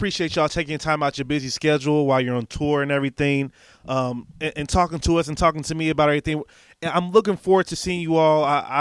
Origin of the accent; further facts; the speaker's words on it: Dayton, Ohio, United States; now in Columbus, United States; Yeah, I'm from Dayton, Ohio. Dayton's going to show y'all some love, I promise you. And I'm in Columbus right now, so we're looking forward to seeing you up in Ohio and getting that good Midwest love.